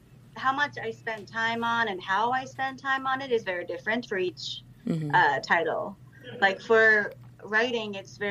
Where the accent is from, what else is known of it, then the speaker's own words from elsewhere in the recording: Washington, District of Columbia, United States; also born or lived in Brussels, Belgium / Japan; Like I grew up in Washington, D.C. and Brussels when I was a child, and Japan as well.